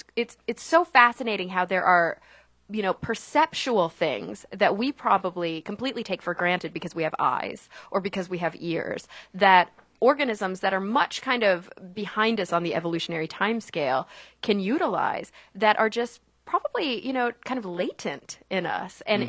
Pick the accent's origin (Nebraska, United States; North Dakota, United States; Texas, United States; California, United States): Texas, United States; Plano; What is there to do in Texas? Like a suburb of Dallas called Plano.